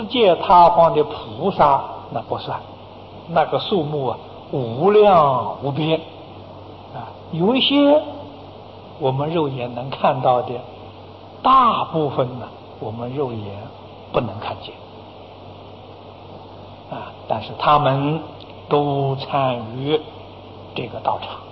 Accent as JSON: {"language": "Chinese", "country": "China", "said": "清净寺是在家学佛的，我们中国人称为居士"}